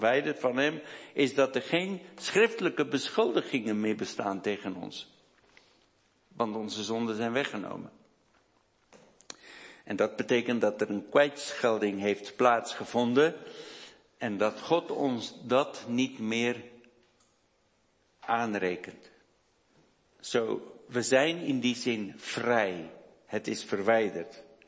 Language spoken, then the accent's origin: Dutch; South Africa; Dutch is a second language; now in Netherlands; Mijn vrouw en ik zijn beide geboren en getogen in Zuid-Afrika, maar wonen inmiddels 30 jaar hier in Nederland.